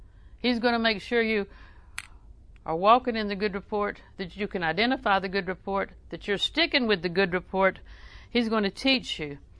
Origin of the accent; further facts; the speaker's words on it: Auburndale, Florida, United States; because I was raised in Auburndale.